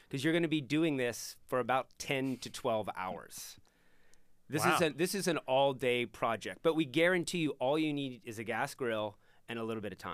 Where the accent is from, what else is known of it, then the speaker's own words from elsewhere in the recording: Southern United States, United States; I'm from the South, and all you need is basically a garbage can or an oil barrel cut in half.